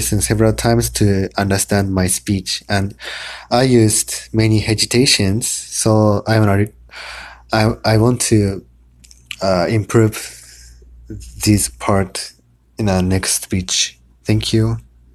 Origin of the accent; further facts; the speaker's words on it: Japan; English is a second language; now in United States; I'm studying abroad now, so this is the first time which I came to US. So I'm from Japan